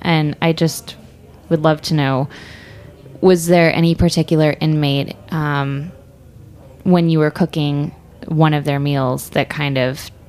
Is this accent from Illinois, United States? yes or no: no; Texas, United States; And a fact from my home state of Texas